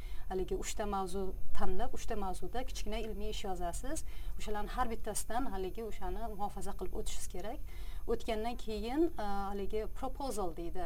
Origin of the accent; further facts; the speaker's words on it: Bukhara, Bukhara Region, Uzbekistan; Buxoroda katta bo'lganman. Buxoroda katta bo'lganman.